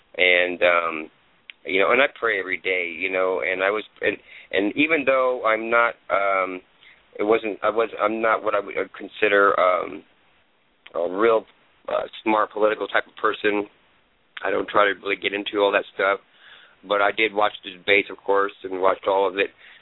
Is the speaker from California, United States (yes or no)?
yes; California, United States; now in Arizona, United States; I'm from California. but I've lived in Arizona for a year now. I moved here to get away from California.